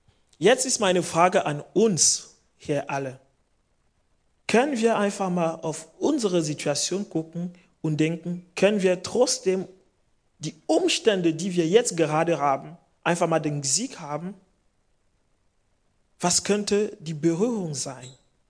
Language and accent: German; Cameroon; ich war in Kamerun, also mein Heimatland, blockiert.